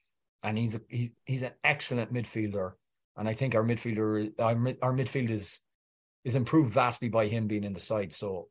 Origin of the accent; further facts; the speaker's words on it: Wales, United Kingdom; I think Wales fancy the win. I'm Welsh, so that's how I feel.